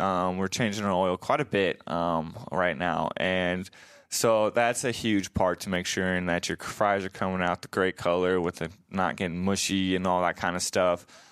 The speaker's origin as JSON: {"language": "English", "town": "Omaha", "region": "Nebraska", "country": "United States", "tie": "born or raised there", "said": "I mean, I grew up in Omaha. I love Omaha. It's a great town. It's a little big town, 100%."}